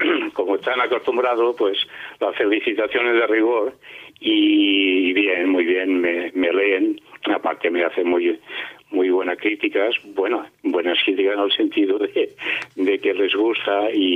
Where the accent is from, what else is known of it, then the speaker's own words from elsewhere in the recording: Catalonia, Spain; accent: Catalan; yo soy catalán, como sin duda se me nota.